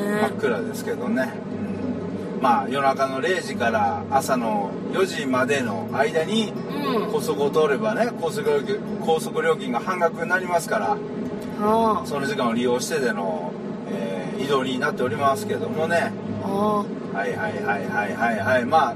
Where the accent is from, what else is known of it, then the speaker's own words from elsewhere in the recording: Okayama, Japan; 自分の生まれ育った故郷を出てこう、なんですかね。あえて今岡山を思うに。